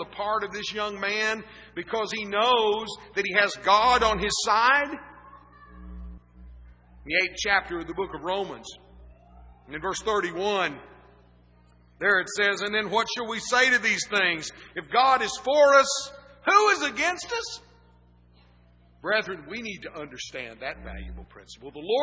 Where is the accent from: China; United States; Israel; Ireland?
United States; Texas; Maybe it's because I'm a Texan, I think that way.